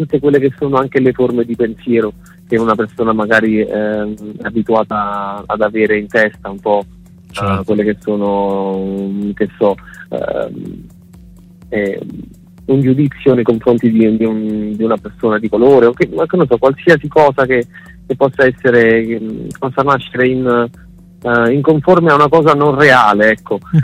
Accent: Naples, Campania, Italy; siamo tutti due napoletani

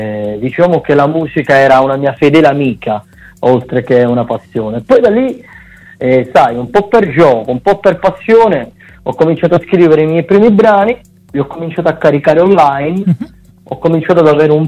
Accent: Calabria, Italy; now in Bologna, Italy; stavo lasciando la mia terra, io sono di origini calabresi, e stavo salendo qui in Emilia Romagna, a Bologna

